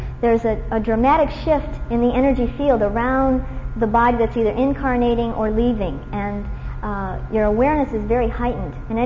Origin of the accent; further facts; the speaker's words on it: Nevada City, California, United States; I come from Nevada City, California.